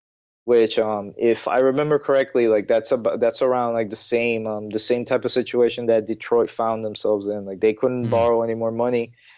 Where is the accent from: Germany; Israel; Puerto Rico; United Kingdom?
Puerto Rico; Cataño; I'm from Cataño. Cataño is about 30 minutes west of San Juan.